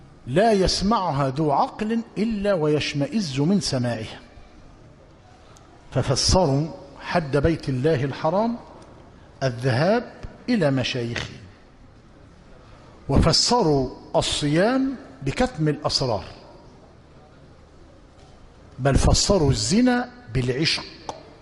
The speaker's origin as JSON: {"language": "Arabic", "country": "Egypt", "said": "بل يزداد خاصة في بلادنا مصر"}